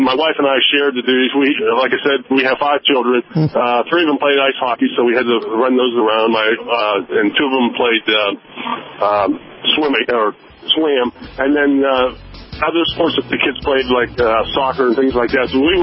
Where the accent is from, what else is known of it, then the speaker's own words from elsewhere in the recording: Pittsburgh, Pennsylvania, United States; moved away as an adult; now in Canton, United States; And so Allison grew up in Canton. I grew up in Pittsburgh.